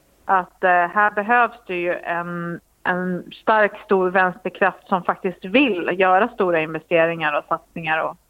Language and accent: Swedish; Västra Götaland County, Sweden; accent: Gothenburg dialect; Jag pratar nog mer göteborgska än Jonas.